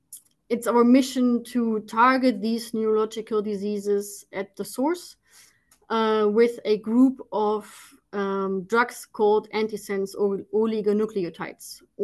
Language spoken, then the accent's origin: English; Germany; moved away as an adult; now in Netherlands; I'm born and raised in Germany